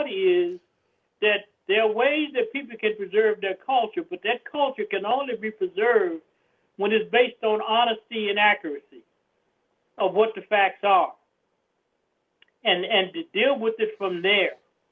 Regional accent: Southern United States, United States; I mean, I'm a Southerner, too.

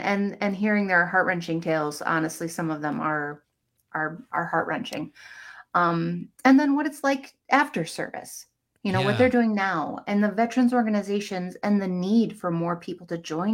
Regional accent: Tomah, Wisconsin, United States; I'm from Toma, Sparta area originally. So an hour, you know, east of here, roughly.

